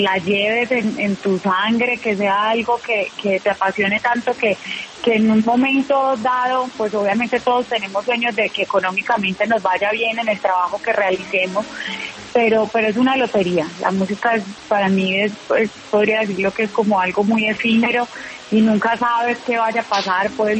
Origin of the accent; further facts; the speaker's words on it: Apartadó, Antioquia, Colombia; also born or lived in Abejorral / Palmira / Medellín; yo soy de Apartadó. Mi mamá es de Abejorral, mi papá es de Barbosa, y como que cuando éramos niños, niñas, sí, fui, tuve una familia como que nómada. Entonces viví en Abejorral